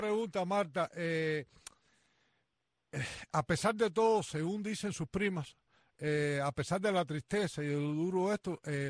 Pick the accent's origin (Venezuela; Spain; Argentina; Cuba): Cuba; Camagüey; moved away; Yo nací en Camagüey, Cuba, hasta que me fui de Cuba en el 85.